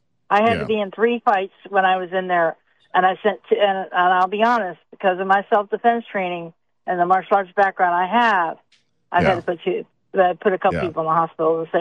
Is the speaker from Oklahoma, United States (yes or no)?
yes; Tulsa, Oklahoma, United States; even in my hometown of Tulsa, they're going to keep going back.